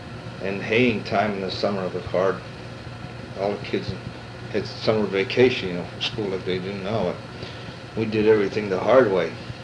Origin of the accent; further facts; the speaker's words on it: Hubbard, United States; I was born right here in Hubbard, right in this house, and on January 1st, 1925. And I grew up here, and the only time I left this area, home here, is when I was in the Army.